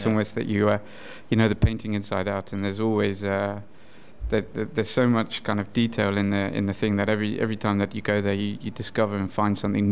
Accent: South East England, United Kingdom; now in Amsterdam, Netherlands; No, I'm originally from the UK, just outside of Oxford. And then I've been living in Amsterdam for quite a while now, actually.

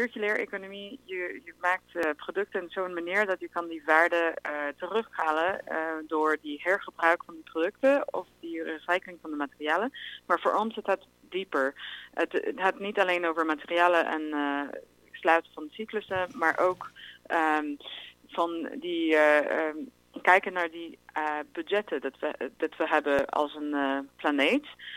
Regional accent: United States; Dutch is a second language; now in Netherlands; ik kom oorspronkelijk uit Amerika. Dus ja. Mijn Nederlands is niet perfect.

